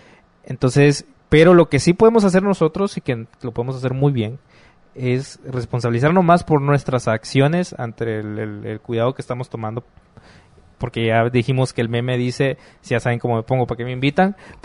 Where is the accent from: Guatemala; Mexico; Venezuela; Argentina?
Guatemala; como el guatemalteco sensible